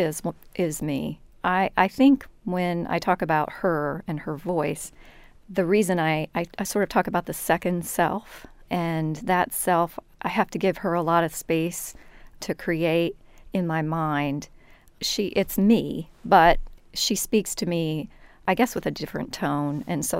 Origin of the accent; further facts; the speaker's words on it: Midwest, United States; When I first got to college, I was raised in the Midwest, and after my mother had a nervous breakdown, we came back to the States